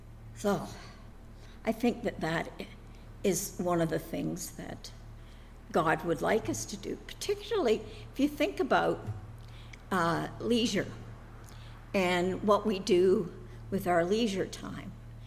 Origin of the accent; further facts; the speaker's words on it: Owen Sound, Ontario, Canada; Now, where I grew up in Owen Sound, two high schools, West Hill, yay, and the OSCVI, boo.